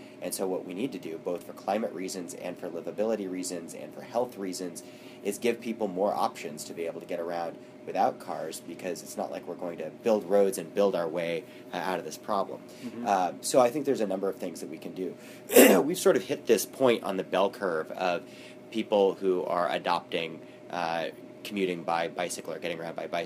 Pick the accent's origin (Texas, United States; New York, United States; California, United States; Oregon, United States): Oregon, United States; Portland; I grew up in Portland with the ability to walk to Glencoe Elementary School and Mount Tabor Middle School every day